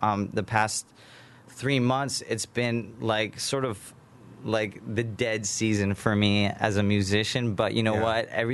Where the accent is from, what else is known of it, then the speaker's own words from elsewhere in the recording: Dana Point, California, United States; I am actually Dana Point, born and raised in Dana Point. But about 7-8 years ago, I ended up, you know, just running into Laguna, and ever since I've been playing here.